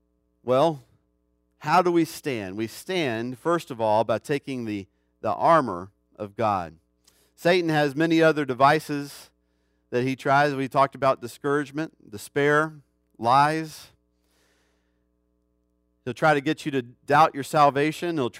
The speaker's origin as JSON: {"language": "English", "town": "Jackson", "region": "Mississippi", "country": "United States", "tie": "born or raised there", "said": "And I grew up in Jackson, Mississippi. We used to call it Chimneyville because it, too, was burned."}